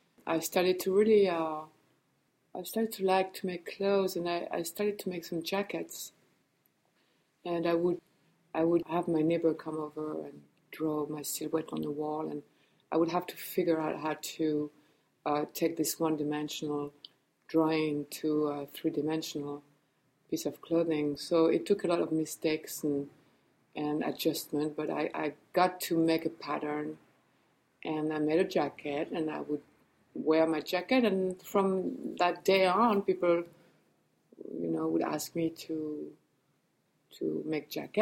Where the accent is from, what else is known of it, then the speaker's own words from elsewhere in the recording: Brittany, France; also born or lived in Paris; now in New York City, United States; Well, I was born in Paris, and I grew up in Brittany. My father is from Brittany, so the early years of my life, I was in Brittany, and then I left Brittany to New York City